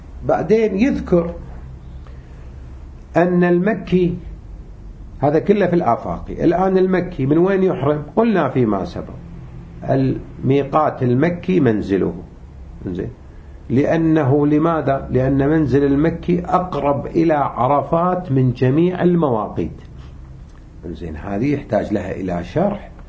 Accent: Najaf, Najaf Governorate, Iraq; عندنا بالنجف خان الربع وبعدين خان النص

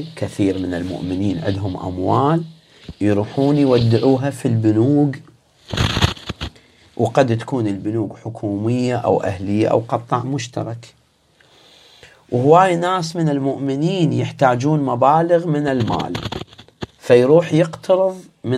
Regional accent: Iraq

